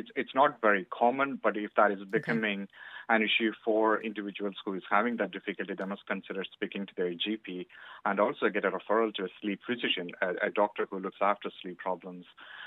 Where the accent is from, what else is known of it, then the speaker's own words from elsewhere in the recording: India; moved away as an adult; I'm originally from India and I'm qualified from there, and I started a job in St. James's about 18 years ago in 2003 as a respiratory and sleep physiologist.